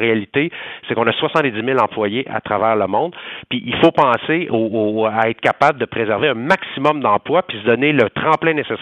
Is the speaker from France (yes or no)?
no; Quebec, Canada; On est des Québécois, on vit ici, là, nous aussi.